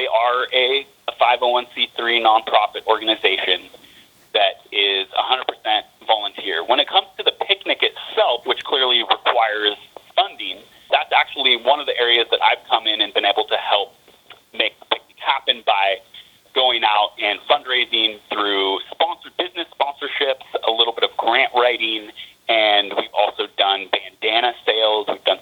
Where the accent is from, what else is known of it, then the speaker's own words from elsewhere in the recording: Port Townsend, Washington, United States; I was born and raised in Port Townsend, and my parents were and are activists.